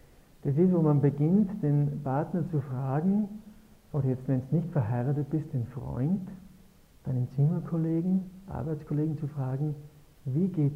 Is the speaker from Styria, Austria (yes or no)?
yes; Ramsau, Styria, Austria; Wir sind beide hier geboren. Ich bin im Haus geboren, wo ich wohne. Die Hannelore 10 Minuten daneben in so einem Talbauernhof aufgewachsen. Ich kenne fast alle Leute hier. In der Ramsau kenne ich alle Leute. Da gibt es nur 2000.